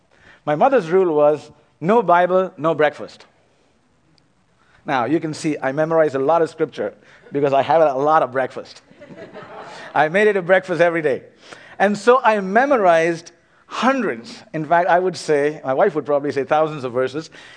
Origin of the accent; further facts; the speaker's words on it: India; moved away as an adult; now in Canada; I grew up in India, I came here to Canada in 1988.